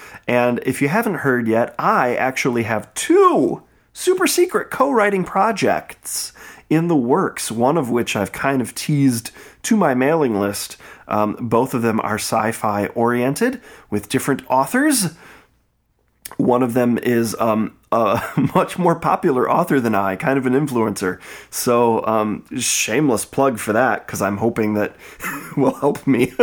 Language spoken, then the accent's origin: English; Midwest, United States; probably because I'm from the Midwest, and I like treats.